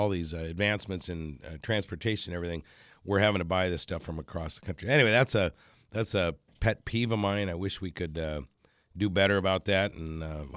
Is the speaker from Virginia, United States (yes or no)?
no; Alaska, United States; I'm old school. I grew up here. I was born in 1960 in Alaska.